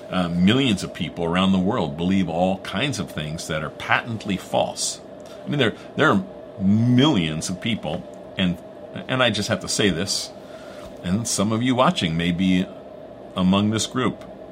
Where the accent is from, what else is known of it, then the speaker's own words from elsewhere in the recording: New Jersey, United States; I was going to say the city, you can tell where I'm from Jersey.